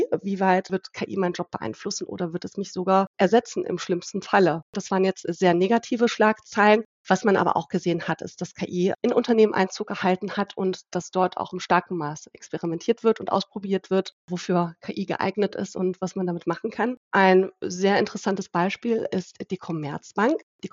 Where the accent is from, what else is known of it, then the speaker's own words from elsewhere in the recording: Heidelberg, Baden-Württemberg, Germany; Also wir beide als Heidelberger, uns hat eine Nachricht in der letzten Woche ereilt